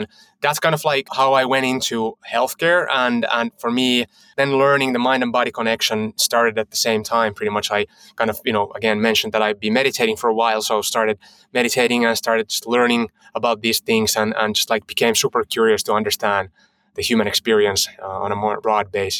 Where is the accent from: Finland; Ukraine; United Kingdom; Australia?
Finland; moved away as an adult; now in United States; I'm from Finland originally. So I moved to the States in 2018 with Meru Health, with my current company. But way back, I studied computer science, did my undergrad and graduate studies in Finland.